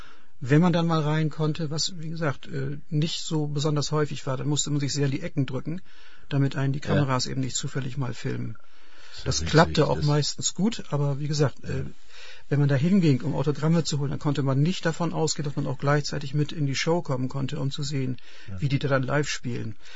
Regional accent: Bremen, Germany; born there; Ich bin ja gebürtig aus Bremen.

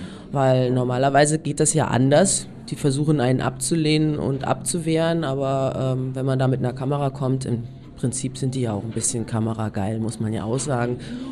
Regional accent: Kassel, Hesse, Germany; now in Berlin, Germany; in Kassel, wo ich herkomme, da habe ich zum Beispiel fast überhaupt gar keinen Rassismus erlebt. Und auch in Berlin, wo ich lebe, ist es so bunt und so Multikulti

